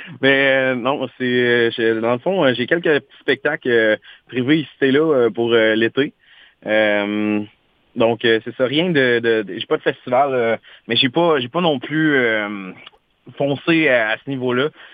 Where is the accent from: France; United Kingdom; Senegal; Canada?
Canada; Saint-Zotique, Quebec; C'est dans mon patelin, Saint-Zotique, à l'ouest de Montréal.